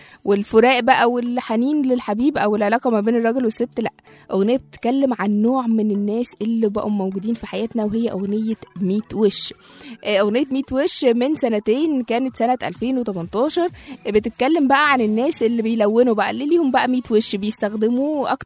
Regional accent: Egypt; طبعا ربنا حط محبته بقى في قلوبنا كلنا كمصريين، كلنا بنفتخر بيه

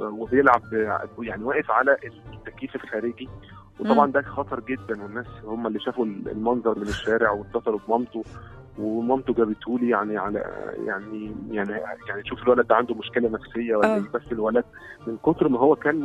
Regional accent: Egypt; هو يعني بنسبه كبيره عندنا في مصر ما بيروحش حضانه

